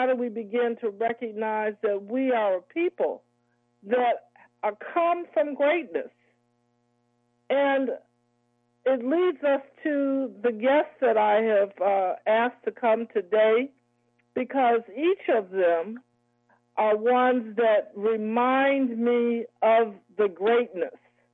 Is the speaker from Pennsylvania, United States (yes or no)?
no; Chicago, Illinois, United States; And I'm originally from Chicago, so we have some links there to Chicago.